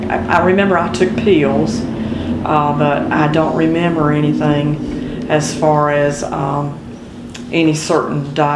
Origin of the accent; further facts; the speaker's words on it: Black Creek, North Carolina, United States; I grew up in, the first county was Wilson County in Black Creek. That was where I originally was from.